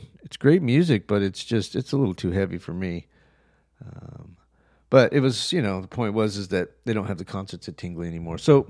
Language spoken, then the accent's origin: English; Albuquerque, New Mexico, United States; Most of the concerts that I've seen, especially in my youth, was in Albuquerque, growing up in Albuquerque, going to the fairgrounds.